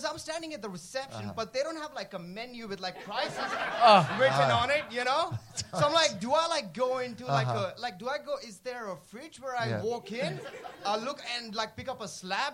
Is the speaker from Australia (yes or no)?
no; India; Not curry the boats, because I'm Indian.